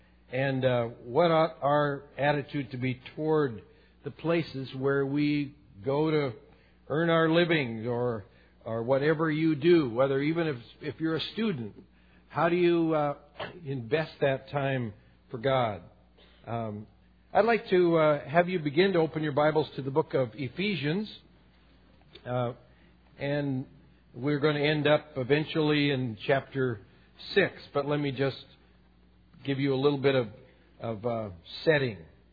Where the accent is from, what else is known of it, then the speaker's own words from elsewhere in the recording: Portland, United States; When I was growing up in Portland, we lived in a great big old family house that where my mother had grown up, not too terribly far from here